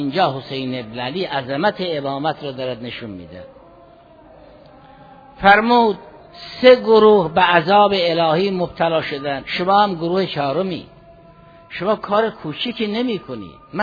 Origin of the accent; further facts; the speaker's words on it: Iran